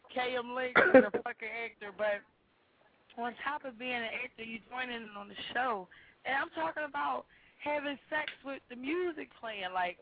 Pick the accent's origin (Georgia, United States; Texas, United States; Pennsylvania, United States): Pennsylvania, United States; Philadelphia; Uptown only. I'm from Southwest, but I'm.